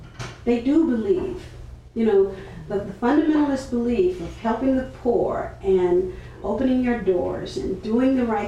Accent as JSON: {"language": "English", "region": "the South", "country": "United States", "tie": "born or raised there", "said": "I was raised in the South, so I'm too well raised to ask some of these questions"}